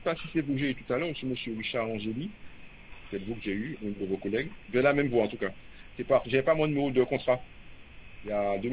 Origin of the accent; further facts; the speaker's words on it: Fort-de-France, Martinique, France; born there; je suis né le 010434 à Fort-de-France.